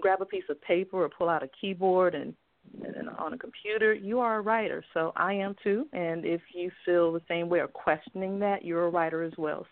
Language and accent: English; Georgia, United States; And I'm from Georgia, born and raised in Georgia, and I've been in Atlanta for a combined total almost 10 years now.